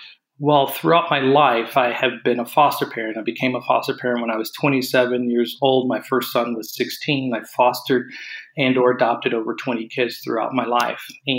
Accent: Raleigh, North Carolina, United States; I grew up in Raleigh, North Carolina, product of my mom and dad.

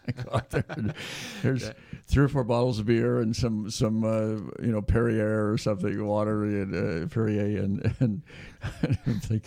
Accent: Davis, California, United States; I know in my hometown of Davis, the church I went to growing up became the Newman Center for the campus

